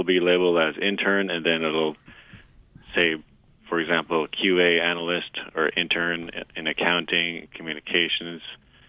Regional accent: Anchorage, Alaska, United States; also born or lived in Bethel; I was born in Bethel, moved here to Anchorage when I was young

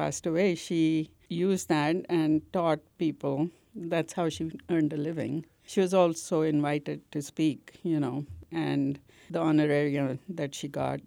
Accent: Pune, Maharashtra, India; Well, I grew up in India, in Pune

